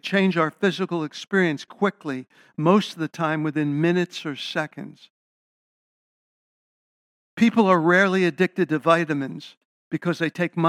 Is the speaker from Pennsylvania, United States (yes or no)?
yes; Philadelphia, Pennsylvania, United States; You know, when I was a kid, I saw people firsthand who were heroin addicts growing up in Philadelphia.